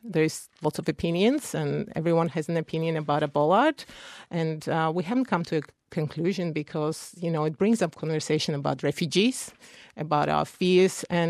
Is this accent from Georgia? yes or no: yes; Georgia; now in Australia; I guess growing up in Georgia in 91, we had civil war, and that had a huge impact on me. And coming to Australia, feeling quite safe, I think, living here for 20 years